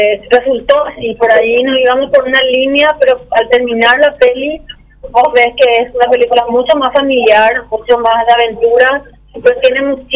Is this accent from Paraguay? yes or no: yes; Paraguay; los paraguayos